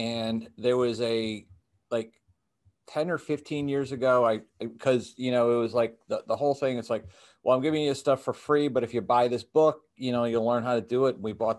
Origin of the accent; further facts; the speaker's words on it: Chicago, Illinois, United States; I grew up in the Chicago area and, 1960s, 1970s, and graduated from high school in the 1980s.